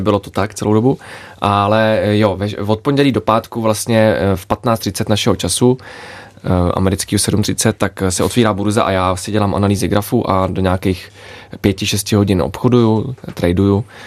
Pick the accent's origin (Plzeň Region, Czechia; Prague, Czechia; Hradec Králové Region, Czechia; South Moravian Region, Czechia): Hradec Králové Region, Czechia; Hradec Králové; born there; No, tak je to moje rodné město, ale oblíbené taky.